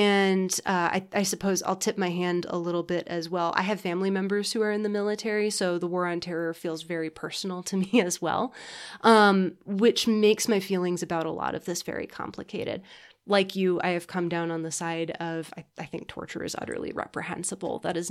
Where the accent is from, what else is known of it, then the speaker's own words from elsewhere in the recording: United States; but also I'm an American and my government condoned it.